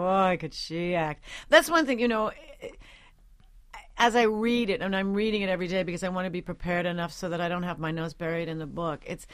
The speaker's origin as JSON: {"language": "English", "region": "New York", "country": "United States", "tie": "born or raised there", "said": "I grew up on Long Island, steeped in music at home and at school, because the Northport school system had an extremely strong music department."}